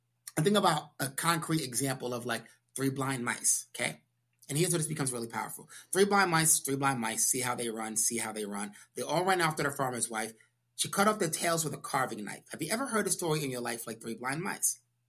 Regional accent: Brooklyn, New York, United States; I don't know a lot about the life of farmers because I grew up in Brooklyn, New York.

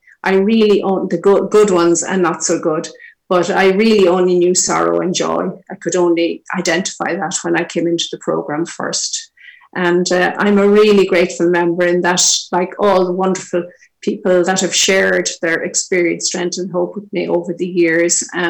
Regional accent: Dublin, Leinster, Ireland; now in Kilkenny, Ireland; I'm the second eldest of five children, and I was born and reared in Dublin, living here in Kilkenny for the past 12 years in rural Ireland, a complete contrast.

